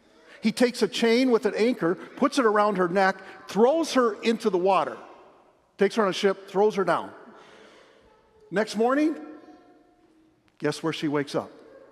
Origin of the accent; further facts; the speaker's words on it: Dickeyville, Wisconsin, United States; So I'm 5 years old. I grew up in Dickeyville.